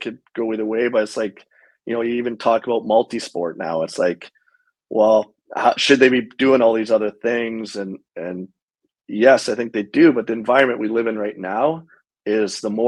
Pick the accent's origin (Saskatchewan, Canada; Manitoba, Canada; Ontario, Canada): Manitoba, Canada; Winnipeg; I grew up in Winnipeg where we had access to outdoor ice, so it was a lot less structured, but I mean, we lived at the rink and we were on the ice, you know, 4 or 5 hours a day pretty well.